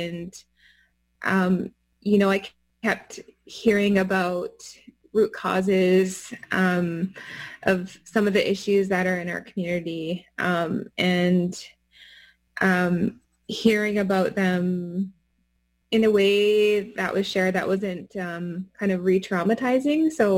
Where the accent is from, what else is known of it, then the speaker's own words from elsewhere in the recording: British Columbia, Canada; I am from the Sartlip Nation on my dad's side, which is a part of the Saanich Nation on the southern tip of Vancouver Island.